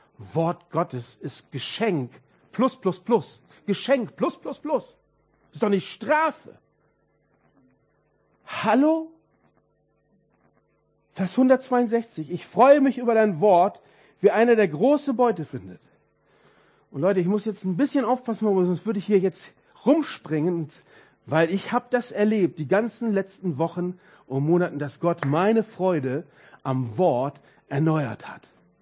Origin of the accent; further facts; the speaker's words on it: North Rhine-Westphalia, Germany; Aber ich komme aus dem Ruhrpott. Ja? Schalke oder Dortmund und ich lebe da nicht mehr